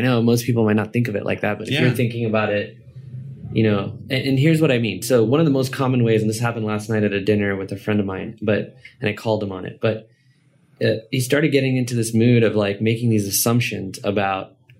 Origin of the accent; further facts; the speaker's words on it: New York, United States; and I grew up in New York from when I was about, I think it was, 5 years old to about 12. And so probably partially a New Yorker myself